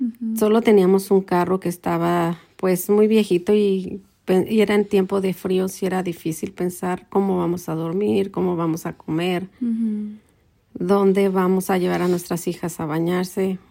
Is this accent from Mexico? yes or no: yes; Mexico; moved away as an adult; now in United States; tengo 59 años y soy de México.